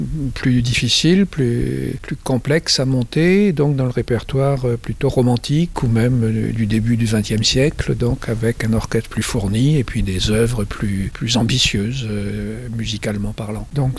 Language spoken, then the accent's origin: French; Brest, Brittany, France; à l'école de musique de Brest, puisque je suis originaire de Brest, et puis ensuite j'ai continué à Rennes, au conservatoire.